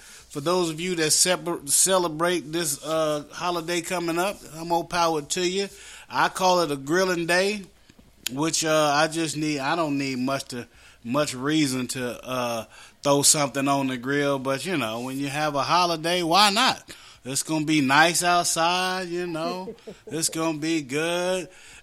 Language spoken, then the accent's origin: English; West Virginia, United States; accent: West Virginia; Let me slow it down for the people that don't quite understand, you know, my West Virginia accent and my, you know, my old man memory.